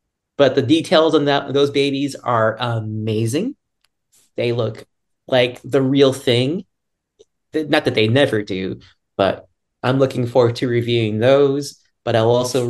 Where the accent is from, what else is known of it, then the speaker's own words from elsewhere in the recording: Boston, Massachusetts, United States; I'm from Boston, and I'm starting to talk like a Texan.